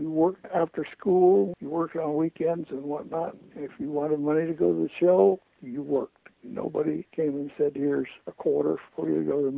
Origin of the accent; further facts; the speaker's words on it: Sacramento, California, United States; also born or lived in Yreka, California / Redding, California; I was born in Yreka, California, which is about as close as you can get to Oregon without being there. I was raised partially in Redding, and the rest of the time was in Sacramento.